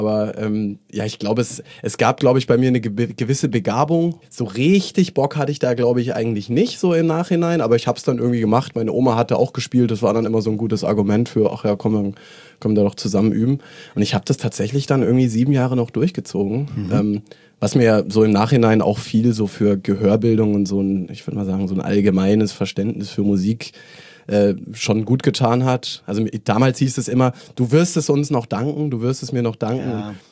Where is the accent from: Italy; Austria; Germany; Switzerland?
Germany; Southern Germany; Gebürtig, Süddeutschland, aufgewachsen am Bodensee. Mhm. Dann ja, viel unterwegs gewesen, Praktika, Studium. War in Mainz, in Stuttgart, in Mannheim, in London habe ich auch mal kurz irgendwie ein halbes Jährchen studiert